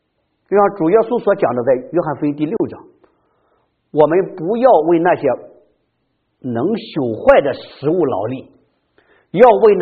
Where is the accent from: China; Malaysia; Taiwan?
China; 我们看中国的历史有多少的年代我们中国人在挨饿